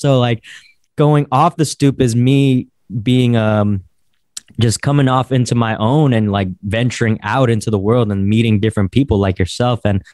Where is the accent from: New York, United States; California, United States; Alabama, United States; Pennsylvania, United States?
California, United States; San Francisco; As you told the listeners, I am from San Francisco, and the backing behind the name, or the story behind the name, is there are a lot of stoops in San Francisco, basically.